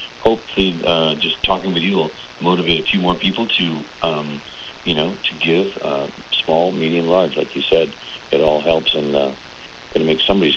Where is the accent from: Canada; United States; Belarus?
Canada; Victoria, British Columbia; when I say I'm from Victoria